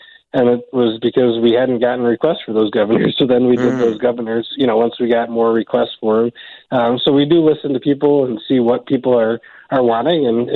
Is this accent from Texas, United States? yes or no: no; Rockford, Illinois, United States; now in Milwaukee, United States; we're both from Rockford, Illinois, so we're here in Milwaukee.